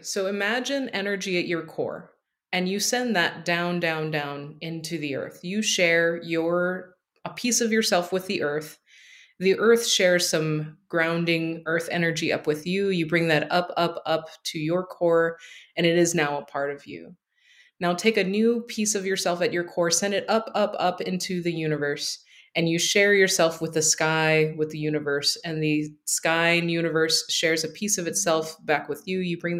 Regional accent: Hawaii, United States; accent: Hawaiian Pidgin; I was born and raised in Hawaii. So let's just say that I've left a lot of things, left a culture that was familiar to me for, you know, the more understood American culture. And I let go of my Hawaiian pidgin

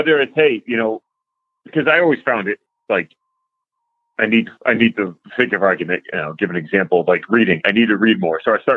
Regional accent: New England, United States; Oh, I'm from New England.

